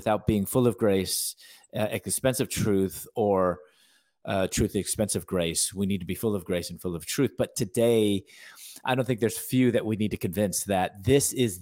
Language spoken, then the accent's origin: English; Chicago, Illinois, United States; I wasn't raised in a Christian home. I'm from Chicago. I was born there. My parents were from China.